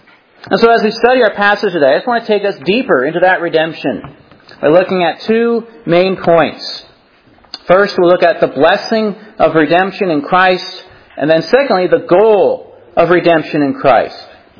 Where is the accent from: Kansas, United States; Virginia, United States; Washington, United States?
Washington, United States; one of the things that I miss from home, where I grew up in Washington, is the mountains.